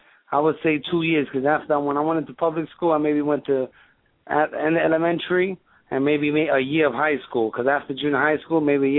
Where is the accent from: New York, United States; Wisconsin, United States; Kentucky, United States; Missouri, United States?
New York, United States; Bronx; also born or lived in Harlem; I was conceived in Harlem, born in Harlem, and I was raised in the Bronx. I'm an only child.